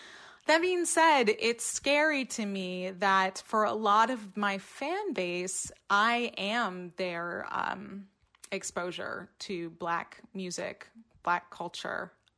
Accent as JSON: {"language": "English", "town": "Randolph", "region": "Vermont", "country": "United States", "tie": "born or raised there", "said": "I grew up in Randolph, Vermont. I went to high school there."}